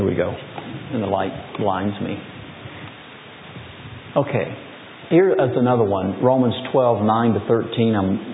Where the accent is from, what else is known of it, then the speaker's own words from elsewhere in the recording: Michigan, United States; I come from Michigan.